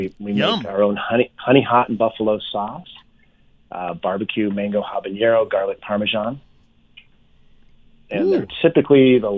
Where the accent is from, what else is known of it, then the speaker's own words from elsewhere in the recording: Eau Claire, Wisconsin, United States; born there; also born or lived in Menominee; Yeah, I was born in Eau Claire, Wisconsin, and lived in Menominee.